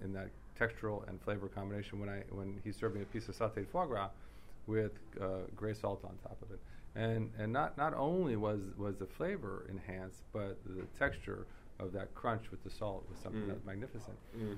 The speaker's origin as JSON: {"language": "English", "country": "United States", "tie": "born or raised there", "lives_now": "Los Angeles, United States", "said": "I mean, how many times as a young child growing up in America did I really eat an ice cream cone?"}